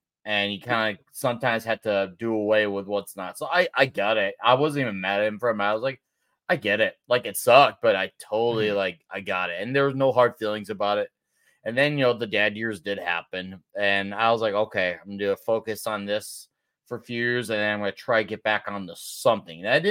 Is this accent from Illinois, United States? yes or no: yes; Chicago, Illinois, United States; Like, I was born and lived in Chicago, and then I actually went to the burbs when I was 10